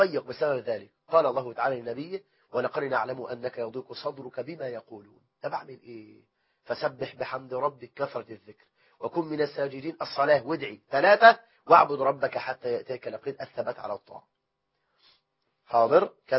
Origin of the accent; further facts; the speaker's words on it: Egypt; بلدنا مصر